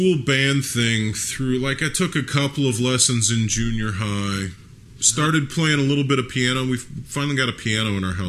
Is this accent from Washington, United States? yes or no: no; Lafayette, Louisiana, United States; I grew up in Lafayette, Louisiana.